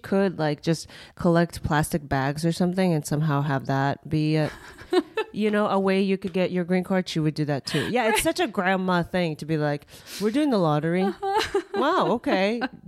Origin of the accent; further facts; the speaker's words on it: Japan; English is a second language; So I had to learn English. I learned Mandarin too because my uncle is Taiwanese. I'm half Taiwanese and half Japanese. But when I was in Japan, I never had to, you know, speak Mandarin. It was just Japanese.